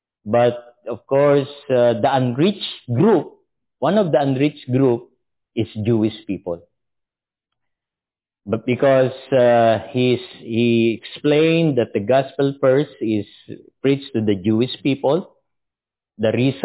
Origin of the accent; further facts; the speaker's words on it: Philippines; also born or lived in Saskatoon, Canada; That's why we, as a Filipino, we experienced minus 50.